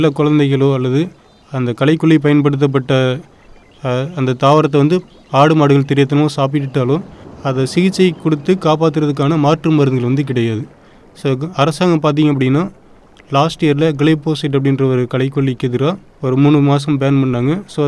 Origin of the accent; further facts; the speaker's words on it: Nilakottai, Tamil Nadu, India; எனது சொந்த ஊர் பார்த்தீங்கன்னா நிலக்கோட்டை வட்டம் திண்டுக்கல் மாவட்டம்.